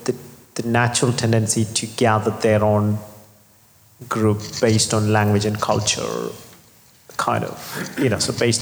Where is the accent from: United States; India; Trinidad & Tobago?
India; now in Teesside, United Kingdom; so originally I'm from India